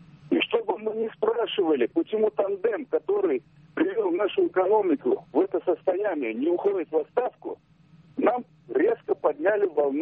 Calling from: Rybinsk, Yaroslavl Oblast, Russia; Добрый вечер

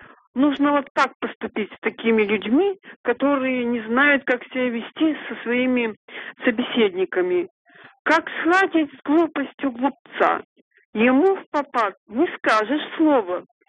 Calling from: Chelyabinsk, Chelyabinsk Oblast, Russia; из Челябинска.

